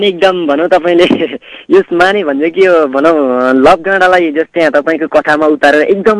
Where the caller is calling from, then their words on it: Mane Bhanjyang, Koshi Province, Nepal; हजुर म भोजपुरको friendship media group माने भन्ज्याङबाट एउटा छत्री हो त।